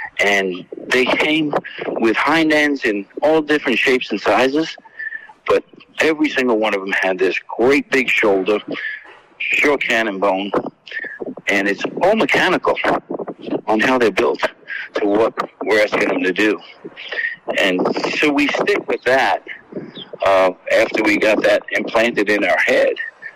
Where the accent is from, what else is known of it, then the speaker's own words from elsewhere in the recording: New York City, New York, United States; Yeah, I did. I'm a New Yorker. I'm a New York bred, and I came from the city